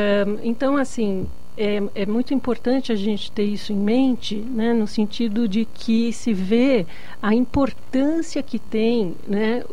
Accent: Brazil; also born or lived in United States; Eu sofri preconceito enquanto mulher e também enquanto brasileira, né? Enquanto latina no exterior. Eu morei muitos anos no exterior.

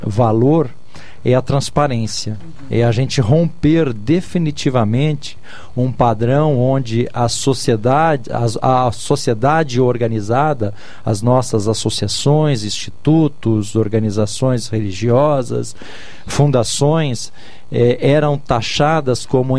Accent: Brazil; aquilo que nós, enquanto brasileiros, entendemos como certo e errado

